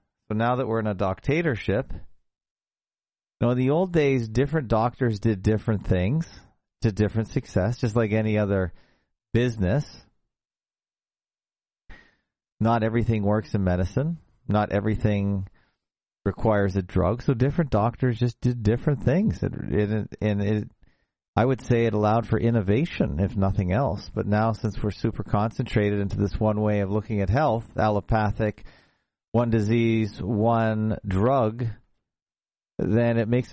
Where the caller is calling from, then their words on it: Toronto, Ontario, Canada; I'm checking in from Toronto, Ontario, Canada.